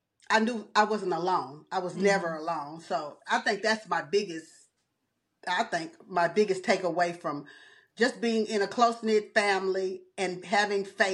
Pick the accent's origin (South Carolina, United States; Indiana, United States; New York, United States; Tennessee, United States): Tennessee, United States; Nashville; I grew up in Nashville, Tennessee. I was born in 1965.